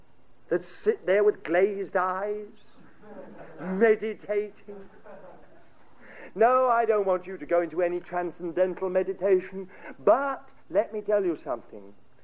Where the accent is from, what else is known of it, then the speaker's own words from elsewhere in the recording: United Kingdom; I was brought up in Britain, I was brought up amongst the British.